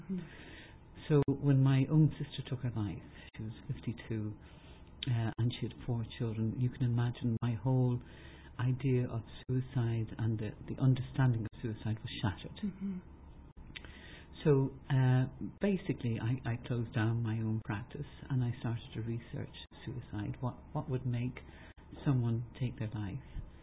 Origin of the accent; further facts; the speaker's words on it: Dublin, Leinster, Ireland; So, as you said, I'm from Dublin, I'm from Ireland